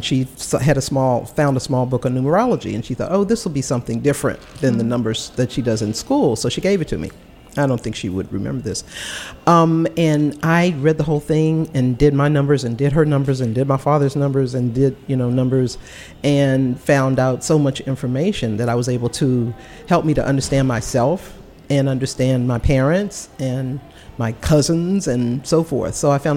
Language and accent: English; Washington, District of Columbia, United States; I was born in Northeast in a neighborhood that used to be called Seat Pleasant.